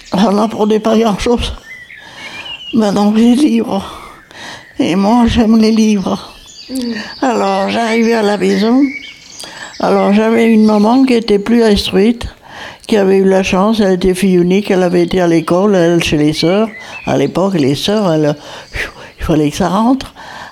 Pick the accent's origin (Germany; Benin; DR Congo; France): France; Saint-Julien-le-Pèlerin, Nouvelle-Aquitaine; En Corrèze, à Saint-Julien-le-Pèlerin. Je suis née là-bas.